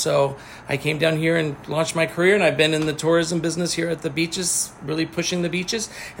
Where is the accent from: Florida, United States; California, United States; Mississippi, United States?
Florida, United States; New Port Richey; Well, I'm a native Floridian, so I did grow up in Florida, and I'm from Newport Richey, Florida.